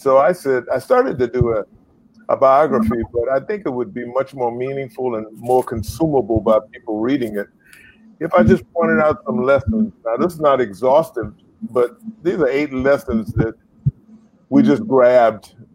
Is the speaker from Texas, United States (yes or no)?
no; Savannah, Georgia, United States; I grew up in Savannah, Georgia. And I grew up in a family of five children, a single parent, supported by a grandmother and a surrogate aunt.